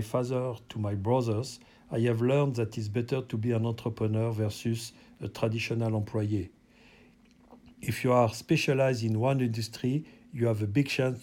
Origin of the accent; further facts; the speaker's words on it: southern France, France; I grew up in the south of France and we have a normal childhood with ups and downs.